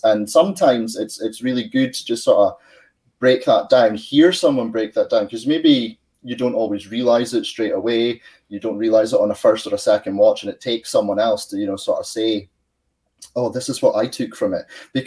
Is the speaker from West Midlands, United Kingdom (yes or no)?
no; Scotland, United Kingdom; I'm Scottish.